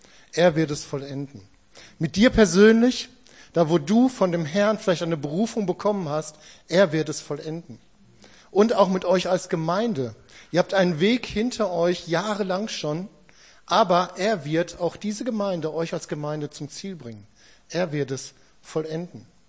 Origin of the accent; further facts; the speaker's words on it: Gevelsberg, North Rhine-Westphalia, Germany; Wir kommen aus Gevelsberg, gar nicht so weit von hier weg, wo wir wohnen.